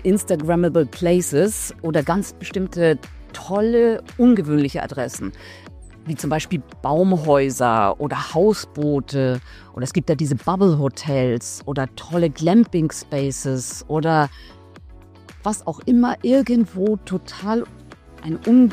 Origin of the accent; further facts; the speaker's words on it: Hamburg, Germany; Ich bin dann in Hamburg aufgewachsen, was natürlich auch so ein kleiner Schmelztiegel ist und wo man viele Nationalitäten zusammen hat.